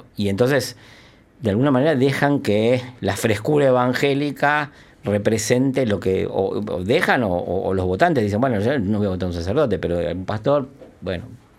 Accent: Argentina; Yo vengo de Argentina, no sé exactamente cómo es en Uruguay

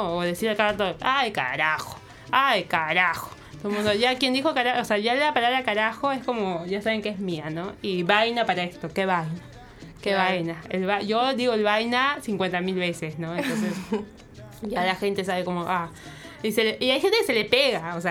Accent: Peru; el conchale también usamos algunos en Perú, el conchudo, o sea, yo soy, hay gente en Perú, no digo todos los peruanos, que usan mucho las lisuras

